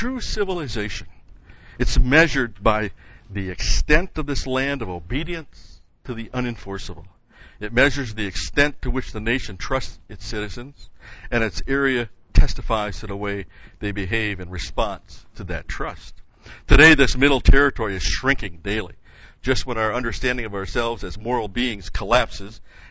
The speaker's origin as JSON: {"language": "English", "town": "Rochester", "region": "New York", "country": "United States", "tie": "born or raised there", "said": "Actually, though, I come from Rochester, my high school years, New York State before that."}